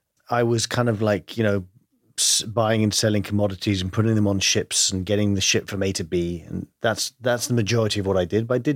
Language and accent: English; London, United Kingdom; I grew up in London, but my family is Greek.